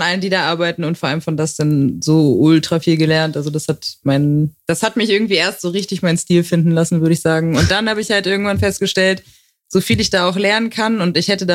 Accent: Hamburg, Germany; now in Frankfurt, Germany; ich bin aus Hamburg, habe dort angefangen zu tätowieren vor etwas mehr als 4 Jahren und bin vor nicht allzu langer Zeit nach Frankfurt gezogen

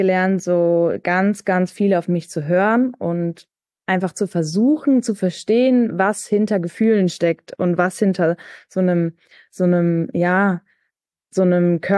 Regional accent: Münster, North Rhine-Westphalia, Germany; ich komme auch aus Münster gebürtig

